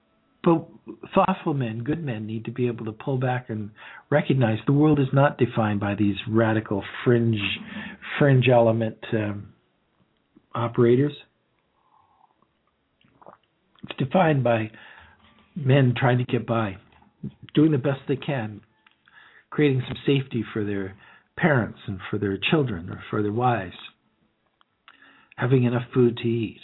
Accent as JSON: {"language": "English", "country": "Canada", "said": "an affinity for the land is what starts to define us as Canadian. That, and being a Leafs fan."}